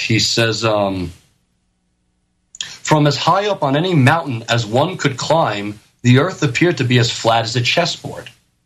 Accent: New York, United States; I know I talk kind of fast. I'm a guinea from New York.

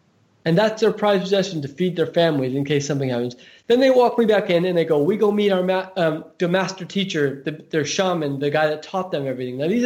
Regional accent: California, United States; growing up in Silicon Valley? This is weird.

